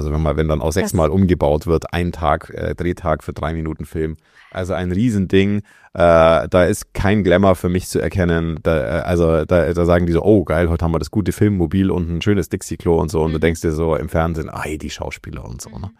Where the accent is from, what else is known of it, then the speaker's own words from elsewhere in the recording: Aindling, Bavaria, Germany; ich bin in Aindling aufgewachsen, ich habe keinerlei Beziehungen mehr zu dieser Ortschaft und zu den Leuten da auch.